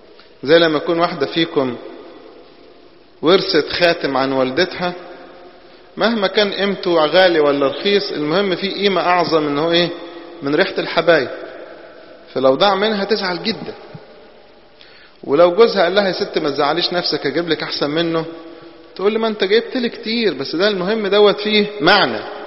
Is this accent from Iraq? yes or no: no; Upper Egypt, Egypt; كان ممكن يكون الأرضية من الطين زي الأرياف عندنا في الصعيد